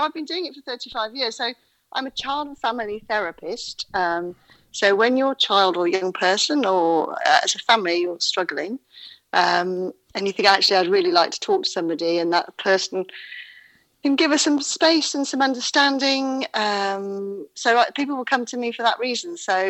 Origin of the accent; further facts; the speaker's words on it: Wales, United Kingdom; moved away as an adult; now in Exeter, United Kingdom; I'm from Wales, so we don't know anything that's going on in England.